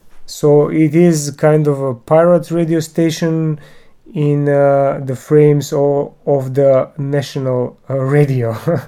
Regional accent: Skopje, North Macedonia; English is a second language; from Skopje, Macedonia

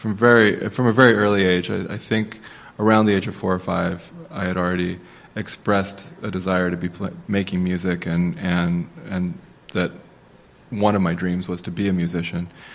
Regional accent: Virginia, United States; born there; also born or lived in Iran / Germany / Buckinghamshire, United Kingdom / Idaho, United States; I was born in Virginia, but my father was a Navy man, and we moved all over the world. I lived in Iran and Germany and just outside of London in Buckinghamshire, and then Idaho.

